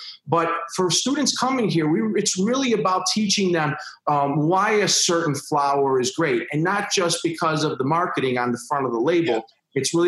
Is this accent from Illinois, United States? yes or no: yes; Chicago, Illinois, United States; this is one of the things that everybody asked since the beginning, because, you know, I'm from Chicago.